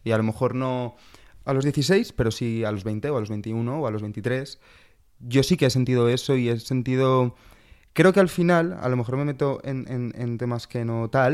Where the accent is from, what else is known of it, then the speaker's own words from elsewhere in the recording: Valencia, Valencian Community, Spain; moved away as an adult; Yo de Valencia.